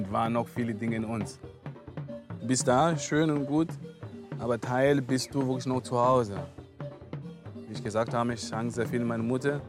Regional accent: Maputo, Maputo City, Mozambique; Ich komme von einer kleinen Hütte, wo ich groß geworden bin in Mosambik, Maputo.

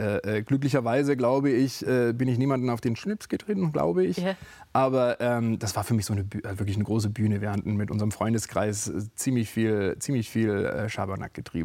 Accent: Allensbach, Baden-Württemberg, Germany; Also unser schönes Allensbach, wo ich aufgewachsen bin, ist wirklich das schönste Dorf, da ist die Familie.

